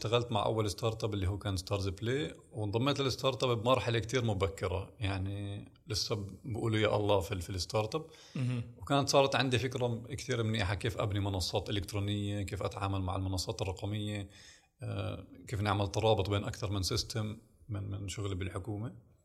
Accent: United States; also born or lived in Palestine; الأصل من فلسطين. عشت طفولتي في الولايات المتحدة في أمريكا، وهون بلشت نشأتي وحبي وشغفي بالكمبيوتر والحاسوب بشكل عام من نص التسعينات

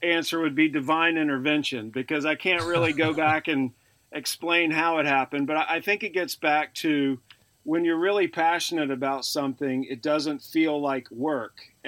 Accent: North Carolina, United States; I mean, I grew up in North Carolina. I started playing when I was around 8 years old.

